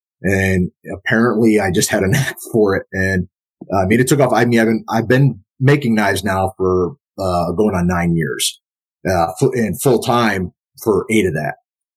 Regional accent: Northeast, United States; I started off in Shaolin Kempo because we're from the Northeast.

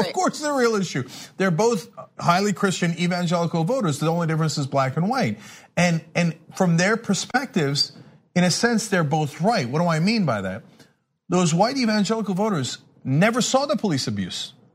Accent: New Jersey, United States; I grew up in New Jersey. Yeah, you know, I was born to a Muslim family. I'm agnostic.

